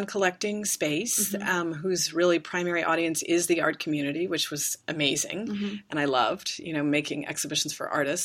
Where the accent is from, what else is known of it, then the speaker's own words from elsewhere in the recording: Midwest, United States; now in New York, United States; I didn't really have a network because I came to New York from the Midwest, essentially.